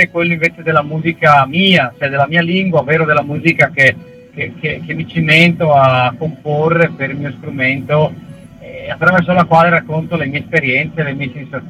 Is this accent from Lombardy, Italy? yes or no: no; Friuli-Venezia Giulia, Italy; sì, friulano, ma anche sicul friulano, ovvero di madre siciliana, però nato e cresciuto in Friuli, terra che adoro senza ritegno, e che non mi stufa mai